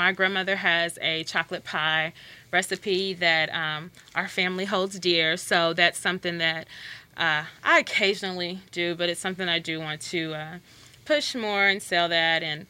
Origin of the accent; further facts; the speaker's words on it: Louisville, Kentucky, United States; I'm from Louisville, Kentucky, so I still have some of that Southern, you know, heritage in me.